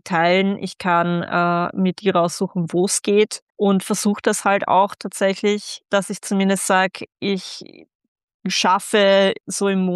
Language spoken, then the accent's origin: German; Vienna, Austria; ich komme ja aus Wien, ich lebe ja in Wien, und in Wien haben wir einfach diese Tradition der Kaffeehauskultur.